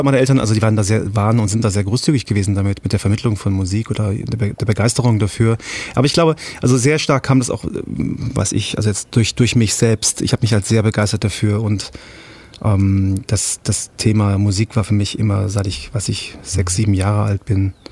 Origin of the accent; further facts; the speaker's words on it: Aachen, North Rhine-Westphalia, Germany; also born or lived in Hamburg; now in Berlin, Germany; Ich bin in Aachen geboren, richtiger Öscher Jung und bin dann über Stationen in Hamburg, wo ich studierte, nach Berlin gekommen, wo ich wohne.